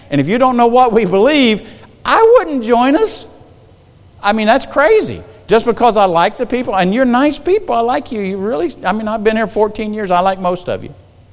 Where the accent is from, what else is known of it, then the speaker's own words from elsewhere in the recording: the South, United States; I'm from the South. Where I'm from, a lot of times, by now, in my Sunday school lesson, I would have heard 15 or 20 amens.